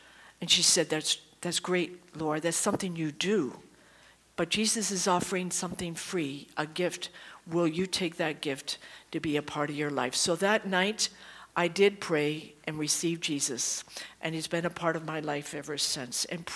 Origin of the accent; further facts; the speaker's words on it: Pittsburgh, Pennsylvania, United States; In my personal life, I grew up in Western PA, Pittsburgh area. I went to West Virginia Wesleyan College in West Virginia to study nursing.